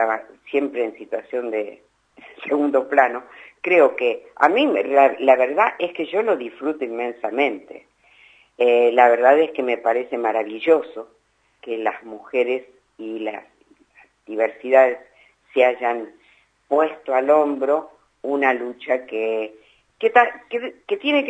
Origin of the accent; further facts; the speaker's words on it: Argentina; en nuestra historia como pueblo argentino